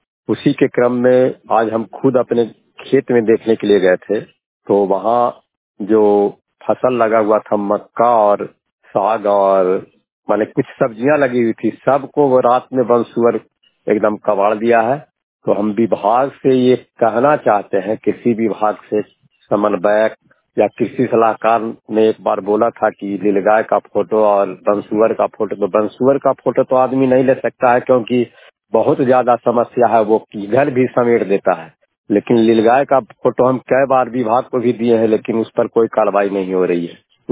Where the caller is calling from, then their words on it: Bihar, India; जिला नंदा से बात कर रहा हूँ।